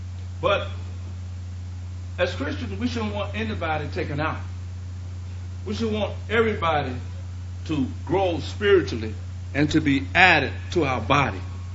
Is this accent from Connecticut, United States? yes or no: no; Mississippi, United States; now in Gary, United States; when I came from Mississippi, when I moved from Mississippi to Gary, Indiana, I had never experienced neighborhoods that was gang orientated.